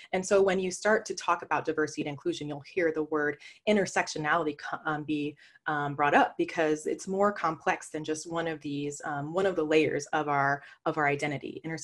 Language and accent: English; Midwest, United States; I'm in Southern California, I grew up in the Midwest, I'm educated.